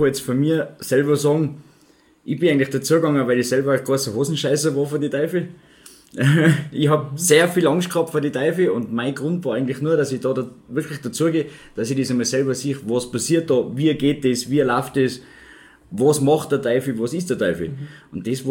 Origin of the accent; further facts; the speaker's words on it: Hochfilzen, Tyrol, Austria; Ja, wir in Hochfilz haben